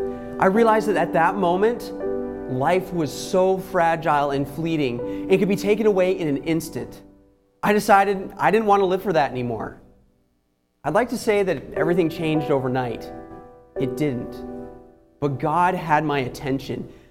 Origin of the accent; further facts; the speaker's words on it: Canada; I am a missionary church planter heading up to my home country of Canada.